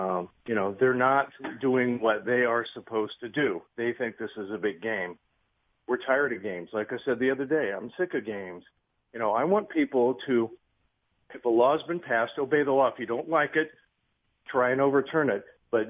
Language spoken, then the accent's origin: English; California, United States; now in Idaho, United States; And I came from the Bay Area of all places.